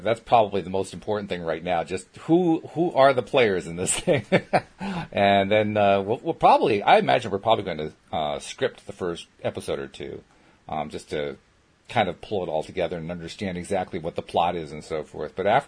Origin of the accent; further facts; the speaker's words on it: Schenectady, New York, United States; I grew up south of there. I grew up in Schenectady, New York.